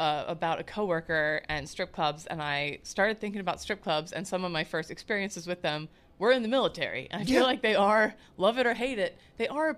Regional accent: Pennsylvania, United States; like I grew up near Lancaster County, yeah.

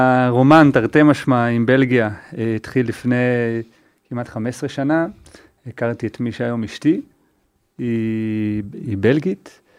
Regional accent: Jerusalem, Jerusalem District, Israel; אני בארץ, אני מקור ירושלמי

